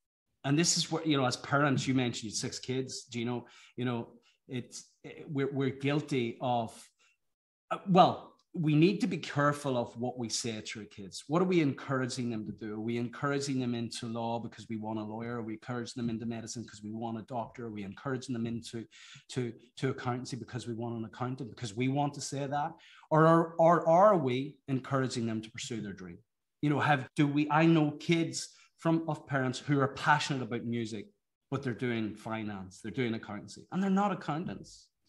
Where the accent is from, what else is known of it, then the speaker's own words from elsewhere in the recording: Northern Ireland, United Kingdom; Whenever I grew up in Ireland, in Northern Ireland